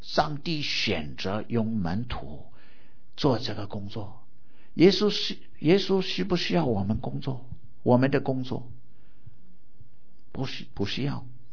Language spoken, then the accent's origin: Chinese; United States; 我说美国土生土长的，我就没有方向了